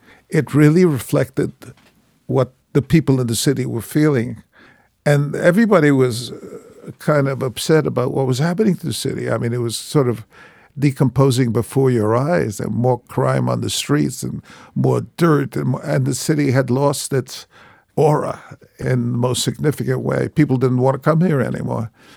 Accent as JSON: {"language": "English", "town": "Bronx", "region": "New York", "country": "United States", "said": "And I was a kid from the Bronx. I mean, nothing was surprising to me about this city, and I loved the low end, the tenements, the rough life, and so on."}